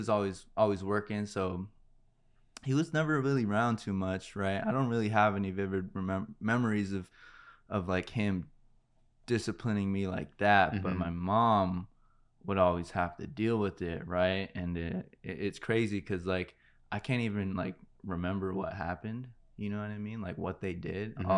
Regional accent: Santa Clarita, California, United States; also born or lived in Panorama City; So I'm from, so I was born in Panorama City, and I lived in the La Brea Tar Pits for a couple of years, but I really established like who I was in Santa Clarita, right?

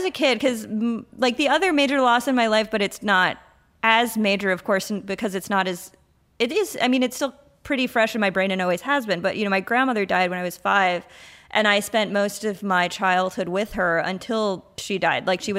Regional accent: New York, United States; now in Brooklyn, United States; You know, I grew up on Long Island. I stayed on Long Island for a little while in my adulthood, and then I moved to Brooklyn.

